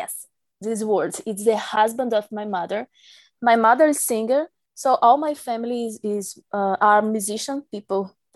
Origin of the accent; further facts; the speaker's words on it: Belém, Pará, Brazil; now in United States; I am from Belém, Pará. It's a place in the north of Brazil in the Amazon region.